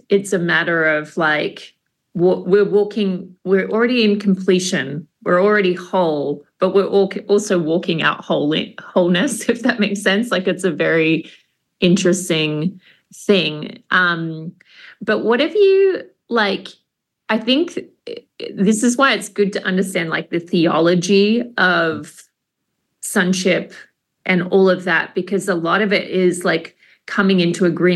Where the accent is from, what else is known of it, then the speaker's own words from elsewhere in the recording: Australia; because being an Aussie, I'll like hang in the background and like, everyone else go.